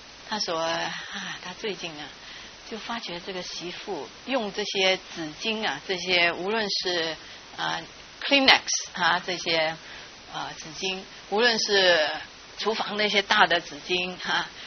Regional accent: China; 那这个老外哈、啊，我们中国人总是叫别人是外面的，外面的啊。

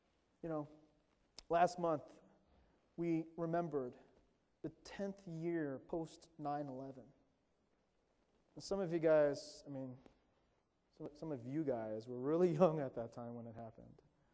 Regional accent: East Cobb, Georgia, United States; my family, we grew up over in Cobb County, and the nearest mall to us when we were growing up in East Cobb was Cumberland Mall

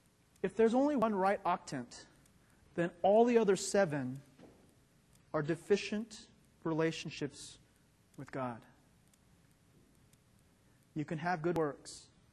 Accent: Atlanta, Georgia, United States; we're here in North Atlanta, which is the south of the United States. Being born and raised in Atlanta, I experienced the Southern American church. I'm Presbyterian

